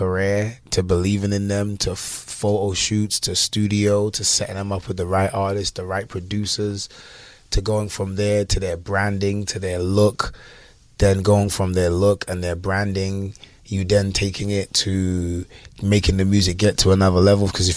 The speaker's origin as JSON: {"language": "English", "region": "London", "country": "United Kingdom", "also_born_or_lived": "New York, United States", "moved": "yes", "said": "So, I moved from London in 2008 to New York. Then I was in New York for about 5 years."}